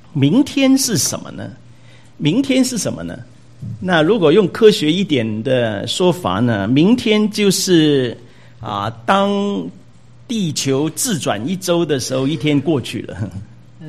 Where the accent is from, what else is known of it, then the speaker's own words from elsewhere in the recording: China; 我们中国人很好，有啊，在啊，才过新年又旧年哈